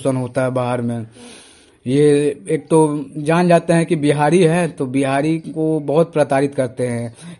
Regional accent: Bihar, India; मैं मानुपुर दिघवाड़ा प्रखंड से बिलोंग करता हूँ।

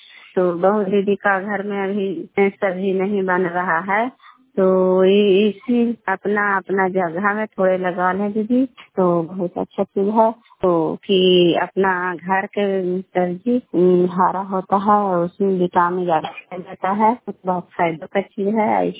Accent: Bihar, India; घर कल्याण वाली गलसी पंचायत खान छाने जिला नालंदा का निवासी हूँ।

